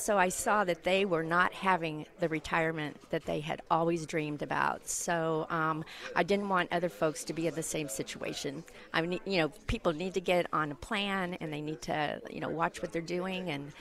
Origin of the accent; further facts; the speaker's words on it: Dallas, Texas, United States; I'm from Dallas. I was born in Dallas.